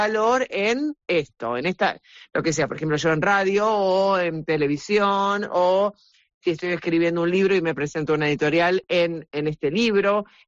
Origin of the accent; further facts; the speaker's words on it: Argentina; Así que hice como un raconto de toda la historia de la radio en mi país, en Argentina, pero ahora aquí también.